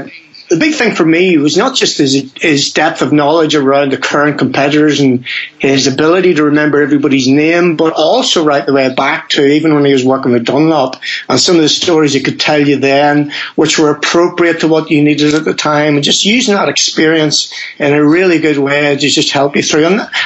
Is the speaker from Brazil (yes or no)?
no; Ireland; So that was my memories of growing up in Ireland and seeing those guys.